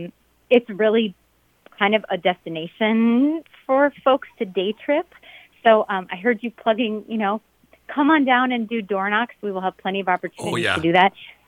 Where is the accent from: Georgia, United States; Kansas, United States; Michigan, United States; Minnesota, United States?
Minnesota, United States; Rochester; now in Northfield, United States; I currently live in Northfield, Minnesota. I grew up in Rochester and went to college in Northfield